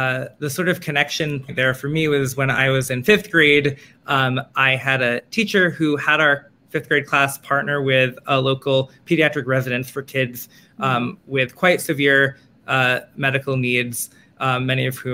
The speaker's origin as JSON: {"language": "English", "town": "Manhattan", "region": "New York", "country": "United States", "said": "I am from Manhattan, where I continue to live."}